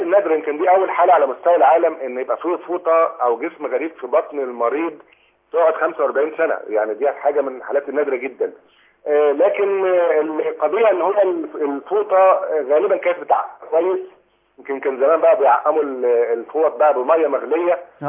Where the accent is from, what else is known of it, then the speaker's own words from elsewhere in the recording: Manzala, Dakahlia, Egypt; من المنزله.